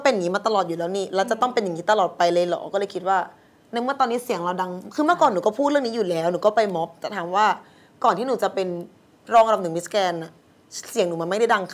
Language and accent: Thai; Bangkok, Thailand; กรุงเทพนี่เป็นคนกรุงเทพค่ะ